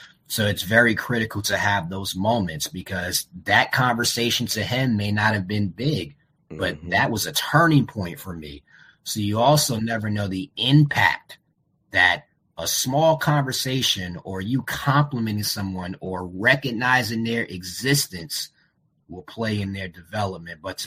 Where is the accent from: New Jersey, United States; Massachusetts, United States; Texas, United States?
New Jersey, United States; Jersey City; Well, I represent the 201, Jersey City, New Jersey. I'm a northerner.